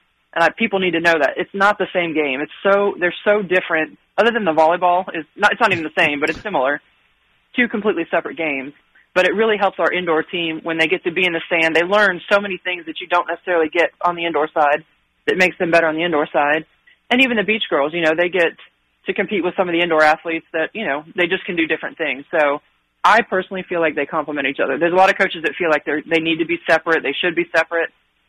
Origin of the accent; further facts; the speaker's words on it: Florida, United States; Yeah, well, I'm born and raised in South Florida. So if I'm being honest, I learned how to play beach volleyball long before I ever learned how to play indoor.